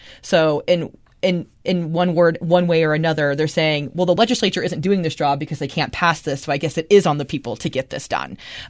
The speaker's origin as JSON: {"language": "English", "region": "Oregon", "country": "United States", "moved": "as an adult", "lives_now": "Utah, United States", "said": "But I mean, like, I'm from Oregon, right? And Oregon, I wasn't able to vote in Oregon because I was 18 when I moved here."}